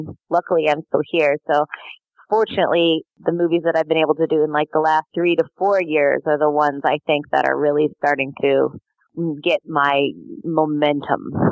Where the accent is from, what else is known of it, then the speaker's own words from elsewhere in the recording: Colorado, United States; And, you know, I grew up in Colorado, and the thing to do there was ski